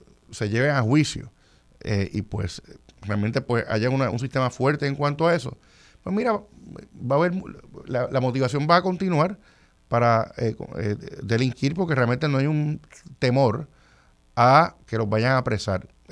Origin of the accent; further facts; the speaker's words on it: Puerto Rico; ¿Quién controla la seguridad en los aeropuertos, pues no, no somos mayormente los puertorriqueños.